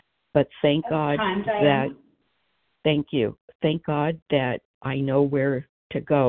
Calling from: Philadelphia, Pennsylvania, United States; from Philadelphia.

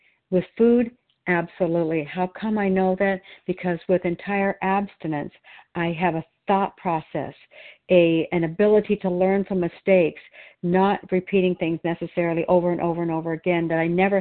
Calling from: Oregon, United States

